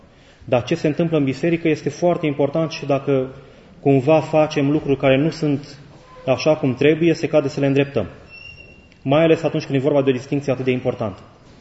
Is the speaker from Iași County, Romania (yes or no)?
no; Timișoara, Timiș County, Romania; born there; vine din Bihor, tata-i bihorean. Eu sunt născut în Timișoara, tata-i bihorean, mama e basarabeancă, eu acum sunt la Mănăstire Neaș și sunt român.